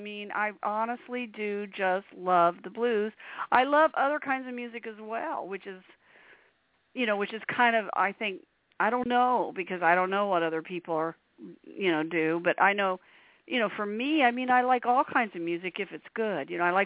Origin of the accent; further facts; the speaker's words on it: Indiana, United States; accent: southern drawl; now in Los Angeles, United States; I live in L.A. now, but I grew up in Indiana.